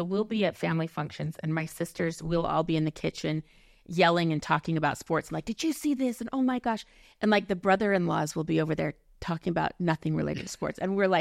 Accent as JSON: {"language": "English", "region": "Utah", "country": "United States", "tie": "born or raised there", "said": "so I grew up in Utah just a sports fan my whole life."}